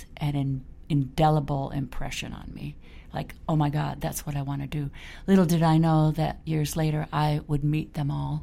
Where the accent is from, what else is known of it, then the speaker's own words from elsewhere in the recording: Detroit, Michigan, United States; But I grew up in Detroit, so I grew up with Motown